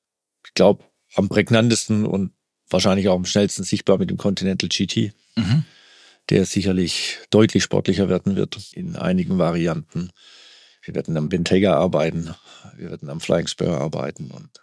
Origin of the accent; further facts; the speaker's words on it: Stuttgart, Baden-Württemberg, Germany; born there; geboren in Stuttgart.